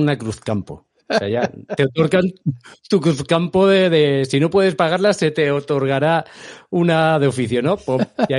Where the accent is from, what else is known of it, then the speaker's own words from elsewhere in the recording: Alicante, Valencian Community, Spain; De Alicante.